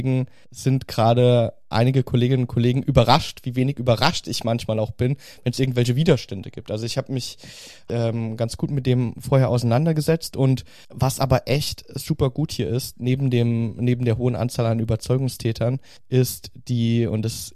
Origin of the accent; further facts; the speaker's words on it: Rhineland-Palatinate, Germany; Die Pfalz ist meine Heimat